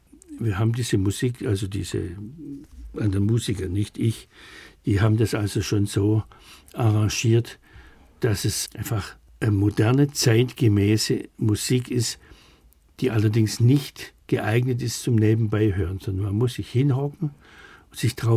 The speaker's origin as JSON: {"language": "German", "town": "Schwäbisch Gmünd", "region": "Baden-Württemberg", "country": "Germany", "said": "weil ich stamme ja aus Schwäbisch Gmünd und das ist die Hohenstaufenstadt."}